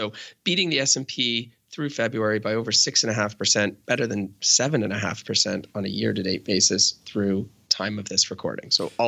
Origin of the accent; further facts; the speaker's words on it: Canada; Well, we have a pretty good trading relationship with steel. I'm Canadian, of course, right?